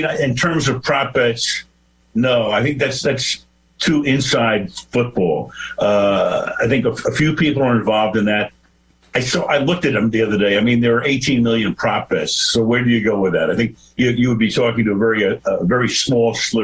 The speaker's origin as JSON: {"language": "English", "town": "Los Angeles", "region": "California", "country": "United States", "tie": "born or raised there", "said": "Yes, I do, because this is my hometown"}